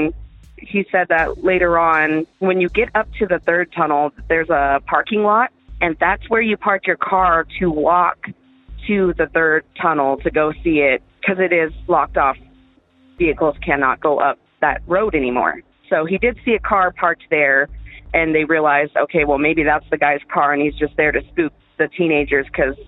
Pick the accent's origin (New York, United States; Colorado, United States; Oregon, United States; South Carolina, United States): Colorado, United States; Colorado Springs; I'm from Colorado Springs, and I have a hometown legend for you.